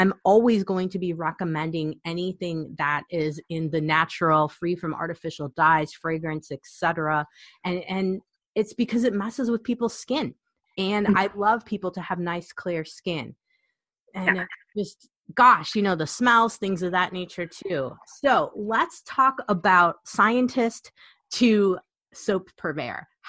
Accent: Illinois, United States; I'm from Illinois. And right now I'm recording this in Illinois.

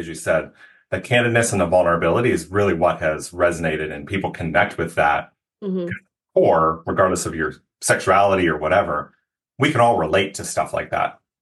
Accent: East Coast, United States; I grew up on the East Coast. I now live in California, in Pennsylvania and rural parts of both Pennsylvania and Virginia.

